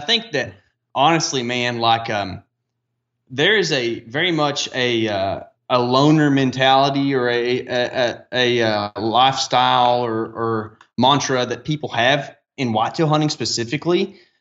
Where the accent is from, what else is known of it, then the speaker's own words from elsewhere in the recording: the South, United States; But it's just funny as a Southerner, like it sticks out.